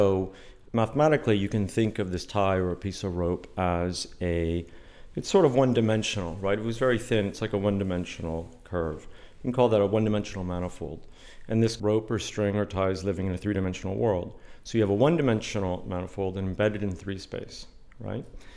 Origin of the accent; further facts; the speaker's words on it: Texas, United States; I'm a theoretical physicist. I grew up in Texas in America.